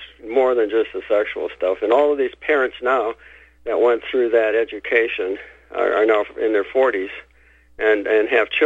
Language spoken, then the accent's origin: English; Michigan, United States; And I'm from Northern Michigan